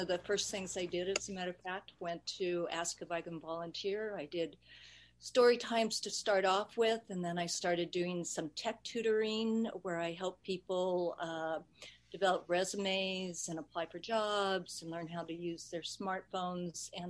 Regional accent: Idaho, United States; born there; Well, first of all, I'm an Idaho native. I was born in Idaho, got sort of taken away for a little time, but I'm back.

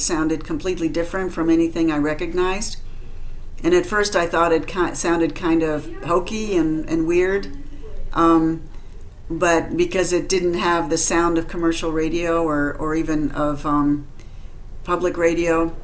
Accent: Iowa, United States; moved away as an adult; also born or lived in Los Angeles; I grew up in Iowa, but I went to Los Angeles to go to college.

